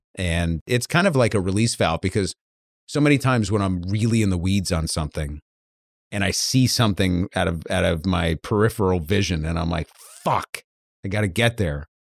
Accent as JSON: {"language": "English", "country": "United Kingdom", "said": "My mum, this is so very British. My mum, should I do the rest thing as a Brit?"}